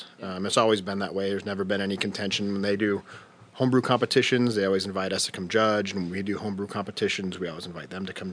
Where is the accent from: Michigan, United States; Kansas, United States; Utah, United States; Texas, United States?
Utah, United States; Beer, it's special to my heart because I grew up in Utah